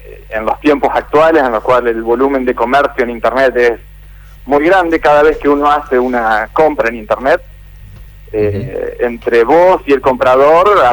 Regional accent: Paraná, Entre Ríos, Argentina; now in Santa Fe, Argentina; yo soy de Paraná también, ¿no?

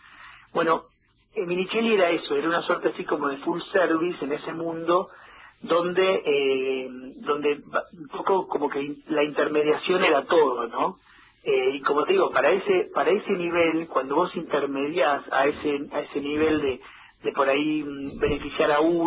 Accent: Santa Rosa, La Pampa, Argentina; yo soy Santa Rosa y es como, bueno, Gallegos es una ciudad como Santa Rosa, más o menos, o sea, son pueblos grandes o ciudades pequeñas, donde se conocen todos.

